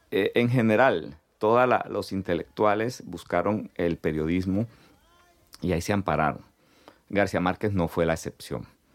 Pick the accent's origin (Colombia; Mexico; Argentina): Colombia; Cartagena, Bolívar; now in Barcelona, Spain; yo soy de Cartagena